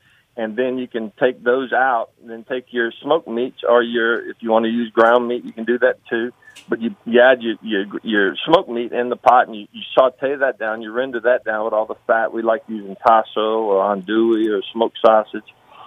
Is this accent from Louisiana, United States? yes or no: yes; Louisiana, United States; growing up in Cajun country, my grandfather was a Cajun.